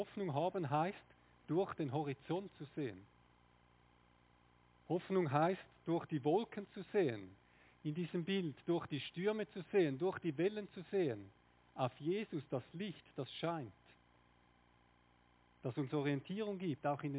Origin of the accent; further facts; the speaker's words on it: Switzerland; Das ist vielleicht das, was wir als Schweizer so aussuchen würden, ja.